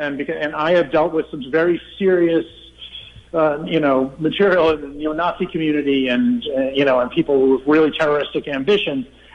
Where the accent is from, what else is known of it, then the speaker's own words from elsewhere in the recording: United States; And to me, as an American